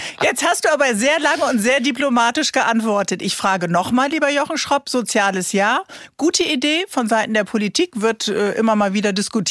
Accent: Bremen, Germany; Bremerin.

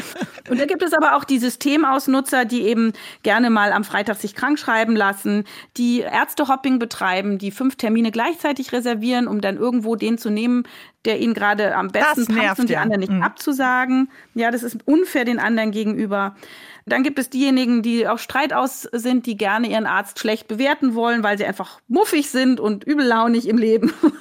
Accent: Frankfurt, Hesse, Germany; ich bin tatsächlich in Frankfurt oder bei Frankfurt groß geworden, habe da studiert

